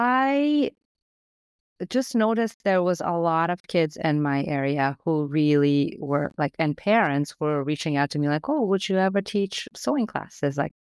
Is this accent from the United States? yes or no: no; Lithuania; I grew up in Lithuania, so we actually didn't have a lot of clothes at our disposal when I was growing up. Like, it was the Soviet Union